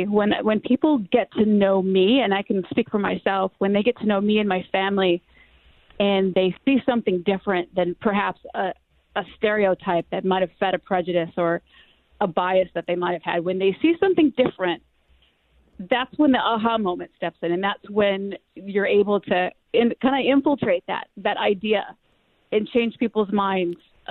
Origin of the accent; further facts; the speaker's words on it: North Carolina, United States; also born or lived in Midwest; I grew up in North Carolina, yep.